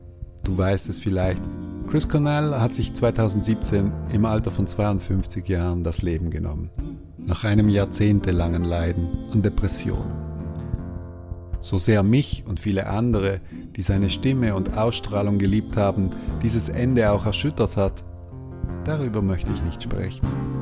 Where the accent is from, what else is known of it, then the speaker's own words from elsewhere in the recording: Switzerland; born there; Fast schon surreal in dieser Hinsicht ist mein Geburtsland, die Schweiz, eine der ältesten Demokratien Europas.